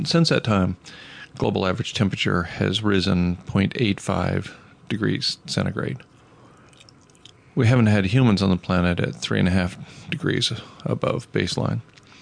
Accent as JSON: {"language": "English", "region": "Southwest", "country": "United States", "said": "I came from outside in Winnipeg today, and I'm from the American Southwest, so this is a shock to my system."}